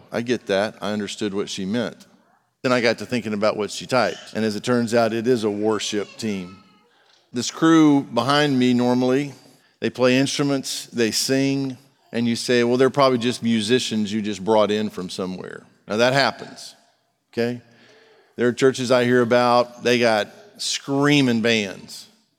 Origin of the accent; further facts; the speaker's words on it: Texas, United States; No, I'm just from Texas, and that's how we say it, the worship team.